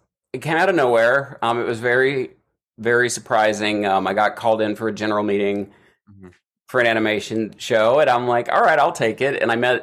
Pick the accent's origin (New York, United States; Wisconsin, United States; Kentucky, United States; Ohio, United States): Kentucky, United States; I grew up in Eastern Kentucky. I'm like this 14-year-old hillbilly.